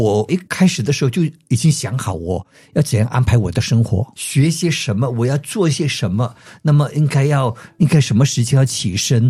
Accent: Malaysia; now in United States; 我经常会回去马来西亚、新加坡呀。

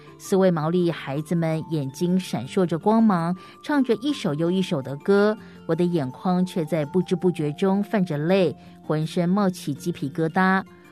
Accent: Taiwan; 有一回我被询问来自哪里，台湾，我回答，对方惊讶地重复着台湾。

